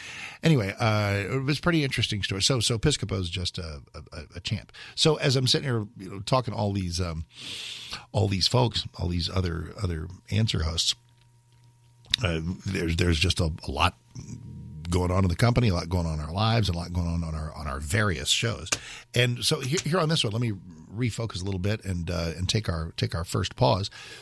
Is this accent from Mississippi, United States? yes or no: no; New Jersey, United States; I'm from Jersey.